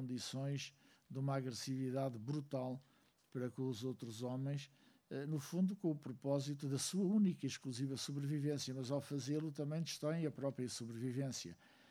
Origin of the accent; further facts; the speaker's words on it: Angola; eu digo que sou um cidadão que tem 3 nacionalidades. Sou angolano, sou português e sou europeu.